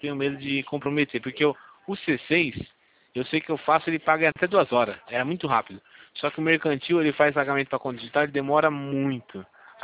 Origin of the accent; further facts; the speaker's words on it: Campinas, São Paulo, Brazil; eu sou aqui de Campinas, né? Sou do escritório aqui